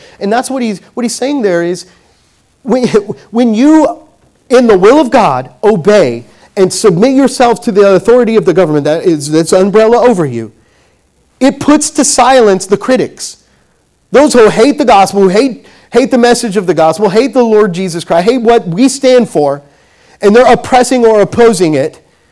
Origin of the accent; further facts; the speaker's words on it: Midwest, United States; So I grew up in the Midwest, and there are people in Phoenix who've never had a ticket